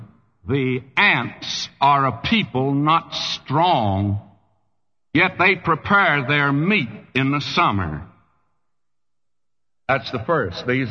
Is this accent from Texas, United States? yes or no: yes; Texas, United States; But I'm not saying too much about being a Texan anymore.